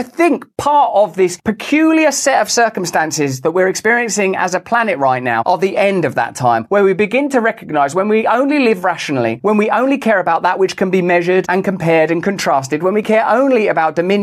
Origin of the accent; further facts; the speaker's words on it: United Kingdom; I'm British. We've gone around the world murdering people, committing atrocities for hundreds of years in order to establish the British Empire.